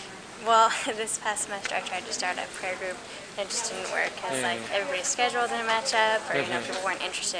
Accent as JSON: {"language": "English", "region": "California", "country": "United States", "said": "I'm from California."}